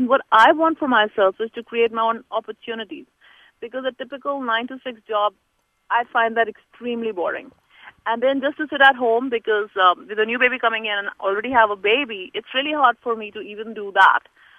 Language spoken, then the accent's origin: English; India; I am originally from India.